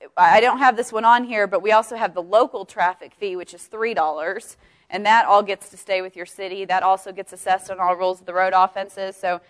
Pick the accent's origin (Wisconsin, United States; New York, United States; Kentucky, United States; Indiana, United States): Wisconsin, United States; I still say soda because I'm from Wisconsin, but everything in Texas is a Coke.